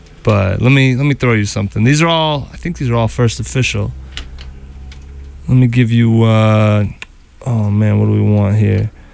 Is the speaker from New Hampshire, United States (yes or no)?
yes; New Hampshire, United States; I got mad jokes because I was from New Hampshire and I came down here